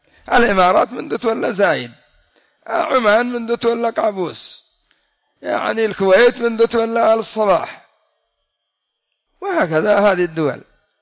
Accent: Yemen; حتى سبب تأخر النفط عندنا في اليمن

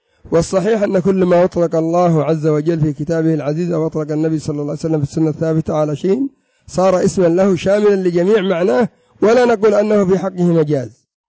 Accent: Yemen; مثل عندنا في اليمن تريد كذا كذا قال ماشي ماشي، يعني ما أريد

